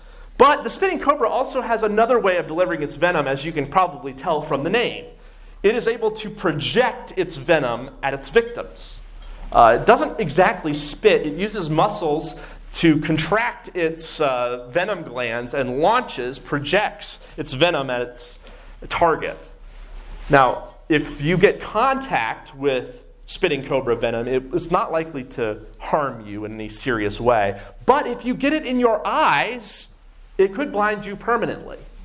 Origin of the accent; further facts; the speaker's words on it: the South, United States; I grew up in the South, and in the South, people would always say, bless his heart or bless her heart.